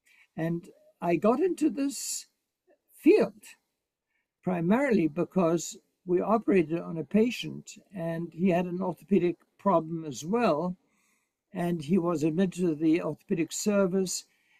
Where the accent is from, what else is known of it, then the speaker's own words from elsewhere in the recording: Egypt; also born or lived in Germany / England; now in Boston, United States; I was born in Egypt and I lived in Germany and went to medical school in England before I came to Boston to train. But I still like to eat for breakfast what I was raised as a kid in Egypt